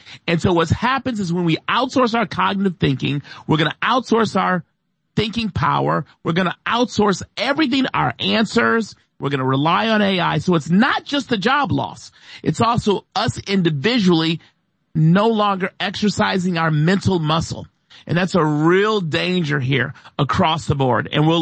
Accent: Michigan, United States; For example, Michiganders, my home state, and get them elected too.

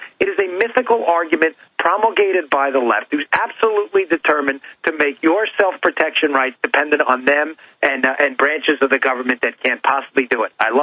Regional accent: Maryland, United States; I was at a Second Amendment rally yesterday in Annapolis, my home state here in Maryland

